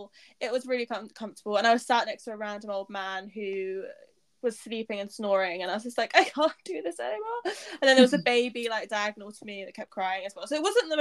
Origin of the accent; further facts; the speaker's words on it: South East England, United Kingdom; And then I had a 2-hour drive to my hometown in the south of England.